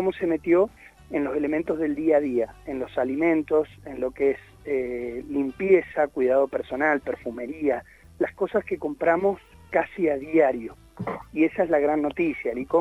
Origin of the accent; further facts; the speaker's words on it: Argentina; primero como argentino